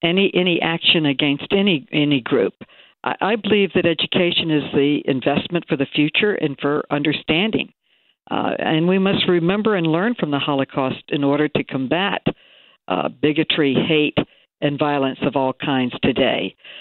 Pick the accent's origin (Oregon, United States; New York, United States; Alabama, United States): New York, United States; And I'm a New Yorker.